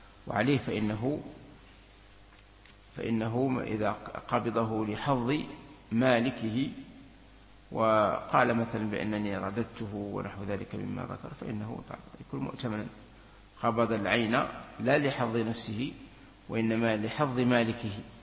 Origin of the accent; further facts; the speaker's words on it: Algeria; عندنا في الجزائر